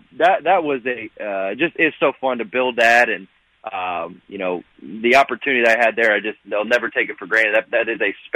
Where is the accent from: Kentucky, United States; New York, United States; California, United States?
Kentucky, United States; Lexington; born there; also born or lived in Berea / Florida; So I was born in Lexington, lived in a dorm room over in Berea for my first 4 or 5 years, and then we were fortunate he got a head coaching job down in Florida